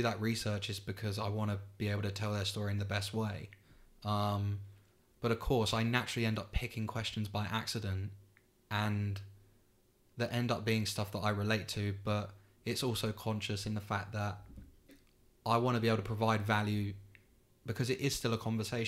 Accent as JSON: {"language": "English", "town": "Kingston", "region": "London", "country": "United Kingdom", "tie": "born or raised there", "also_born_or_lived": "Epsom", "said": "I live with my mum, my dad. So I'm from Kingston. So well, we born in Epsom, but was raised in Kingston from the age of 2. My mum moved there."}